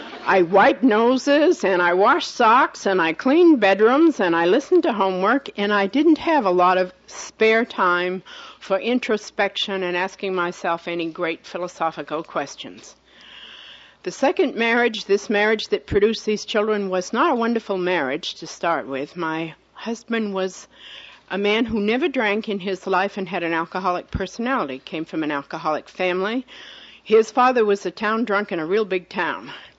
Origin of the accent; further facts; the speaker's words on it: Denver, Colorado, United States; I'm from Park Hill in Denver, Colorado, District 1112.